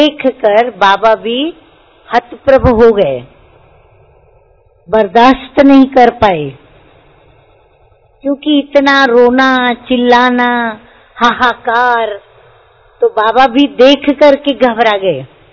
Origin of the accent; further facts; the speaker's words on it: India; born there; मेरा जन्म किस देश में हुआ जो प्रभु की जन्मभूमि है, जो प्रभु की जन्मभूमि वही मेरी जन्मभूमि है भारत देश।